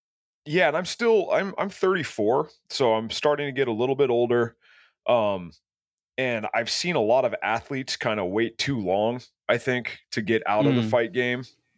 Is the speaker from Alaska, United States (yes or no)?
yes; Alaska, United States; moved away; also born or lived in Florida; I was born and raised in Alaska and bullied a lot, and then got forced to move to Florida.